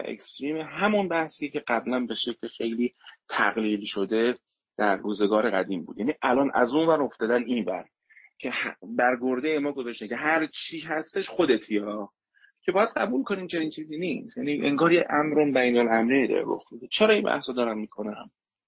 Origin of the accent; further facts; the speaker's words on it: Iran; من الان تو ایران به دنیا اومدم و وقتی میرم میشینم در یک محفل خارج ایران